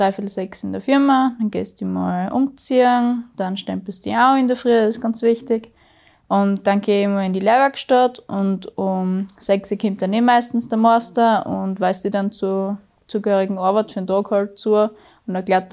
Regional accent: Rottneck, Germany; Ich komme aus Rottneck.

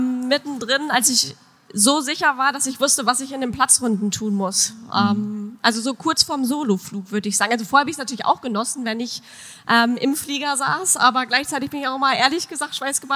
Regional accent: Papenburg, Lower Saxony, Germany; Ich denke, in die Richtung, also meine Heimat, also das wäre dann ja Leer Papenburg

